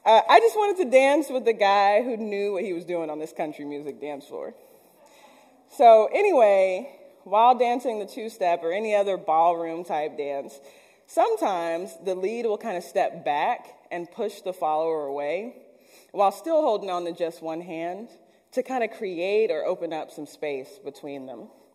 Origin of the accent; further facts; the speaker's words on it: Texas, United States; I mean, I'm from Texas, so I know my way around just a little bit